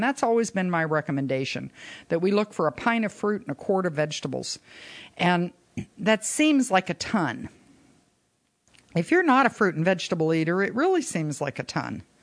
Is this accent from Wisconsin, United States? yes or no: no; Florida, United States; not just for the Memorial Day parade that we had in the little town I grew up in Pinellas County